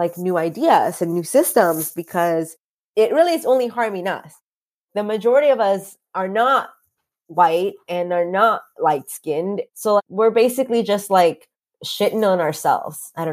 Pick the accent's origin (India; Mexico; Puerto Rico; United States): Mexico; when I was a kid growing up in Mexico.